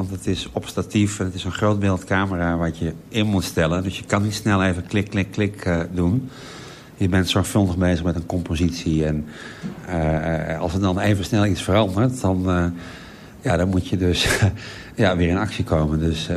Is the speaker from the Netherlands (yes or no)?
yes; Friesland, Netherlands; born there; Ik ben geboren in Friesland.